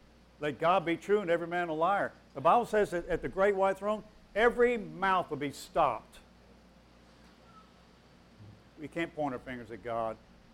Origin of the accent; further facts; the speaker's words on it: Tennessee, United States; I mean, I'm from Tennessee. I didn't know.